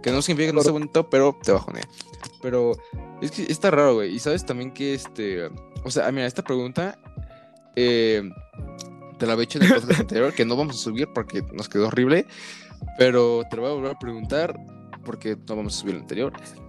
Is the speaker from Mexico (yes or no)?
yes; Mexico; como por ejemplo mexicano, que yo soy mexicano